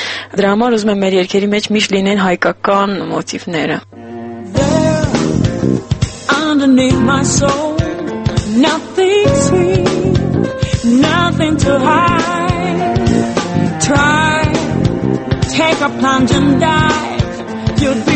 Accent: Vanadzor, Lori, Armenia; born there; ծնունդով Հայաստանից եմ, իմ հայրական կողմը Թբիլիսը հայեր են, մայրական կողմս Մշեցի, բայց ես ծնվել եմ քաղաք Վանաձորում, գիրովական։

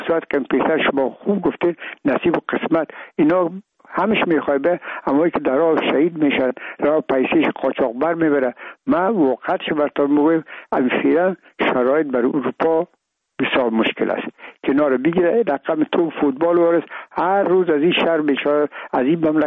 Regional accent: Afghanistan

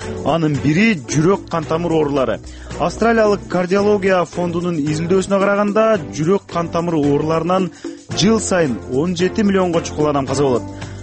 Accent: London, United Kingdom; Негизи мен өзүм Лондондон келгем.

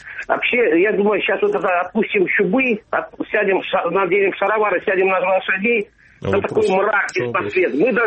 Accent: Luhansk, Luhansk Oblast, Ukraine; Сергей, я вообще беженец из Луганска, сейчас в Луганской области живу.

